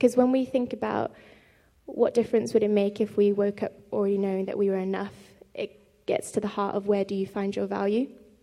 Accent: Birmingham, West Midlands, United Kingdom; now in Scotland; But I live in Scotland now, but as Anzi said, I grew up in Birmingham, and BCEC's been my home church for a long time.

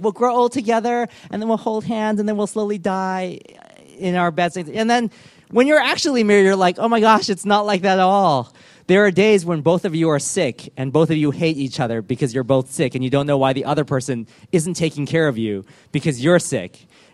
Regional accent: United States; Now, because I grew up in church in the United States, I really loved it there.

